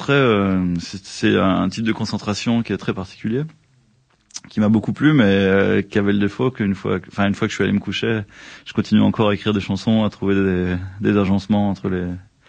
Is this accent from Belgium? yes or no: no; France; Même si je suis ici depuis longtemps, je suis français et on m'a trop nourri de ça en France.